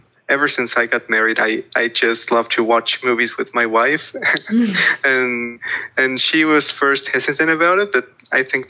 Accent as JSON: {"language": "English", "region": "Mexico City", "country": "Mexico", "tie": "born or raised there", "said": "I was born and raised in Mexico City. I'm 21."}